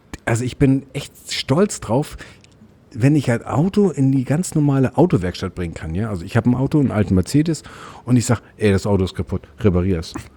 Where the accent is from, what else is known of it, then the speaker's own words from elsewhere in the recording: Hamburg, Germany; ich bin am Gefängnis Santa Fu groß geworden.